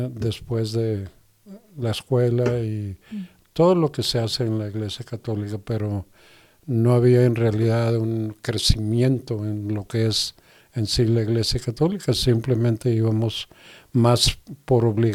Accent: Guadalajara, Jalisco, Mexico; also born or lived in Mexico City; soy de la ciudad de Guadalajara. De hecho, me gustaría aclarar rápidamente. Yo nací en el Distrito Federal, pero en aquel tiempo no registraban a los niños inmediatamente, y yo era muy joven, de meses, y fuimos a vivir a Guadalajara, y yo estoy registrado en Guadalajara.

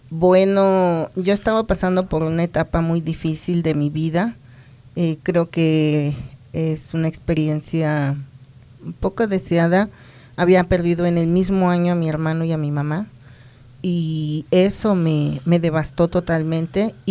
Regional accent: Mexico City, Mexico; moved away as an adult; now in Colorado, United States; soy originaria de la Ciudad de México, nacida, criada y estudiada allá, soy la segunda de seis hijos

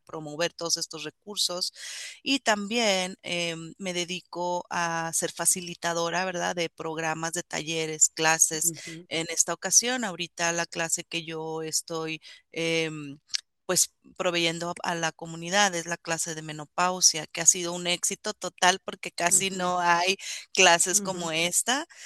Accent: Torreón, Coahuila, Mexico; moved away; soy mexicana, ¿verdad? Soy de Torreón, Coahuila, ya tengo muchos años aquí, desde 1997, y tengo tres hijos

